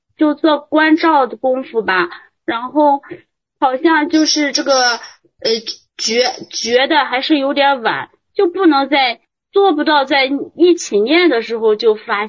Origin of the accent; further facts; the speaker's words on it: Dongying, Shandong, China; 我是东营的。